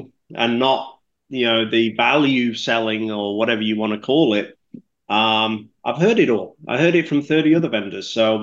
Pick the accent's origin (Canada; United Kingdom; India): United Kingdom; I'm a Brit.